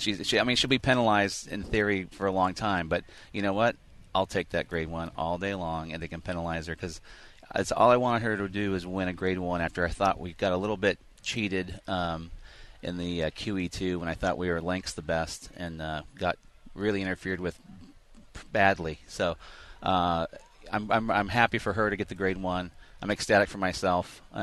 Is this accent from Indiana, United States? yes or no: no; Temple City, California, United States; I grew up in Temple City.